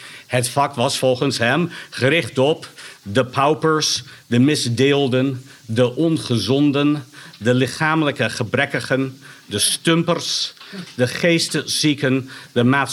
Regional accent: United States; Dutch is a second language; now in Netherlands; Ten tweede zeg ik als Amerikaan, heel veel van de ideeën vanuit mijn thuisland zijn dan hier ook overgewaaid.

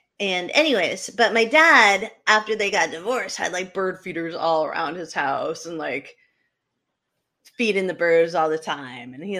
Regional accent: Florida, United States; We're from Florida.

